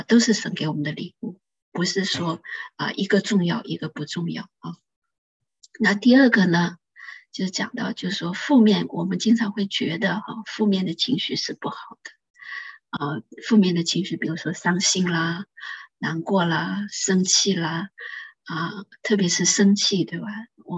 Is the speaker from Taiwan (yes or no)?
no; China; 不是那种我们中国人那个讲的那些我们中国人传统里面拜的那些偶像的神